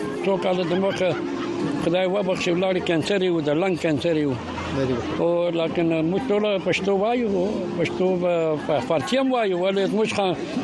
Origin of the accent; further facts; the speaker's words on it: Kandahar, Afghanistan; born there; زه په تندار کې پیدا شوم